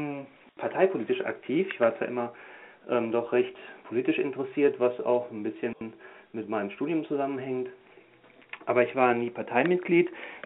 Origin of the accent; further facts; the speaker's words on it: Cologne, North Rhine-Westphalia, Germany; now in Viersen, Germany; Ich bin 37 Jahre alt, geschieden, keine Kinder. Ich bin Kölner gebürtig, bin dort zur Schule gegangen, Abitur gemacht, dann eine Banklehre absolviert und dann in Köln Jura studiert. Bin jetzt auch als Anwalt tätig und wohne und arbeite in Viersen am Niederrhein.